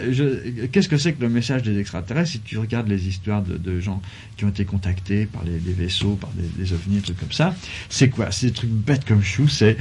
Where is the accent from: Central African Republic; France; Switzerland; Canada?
France; j'utilise la langue française et j'ai une culture française, je suis français.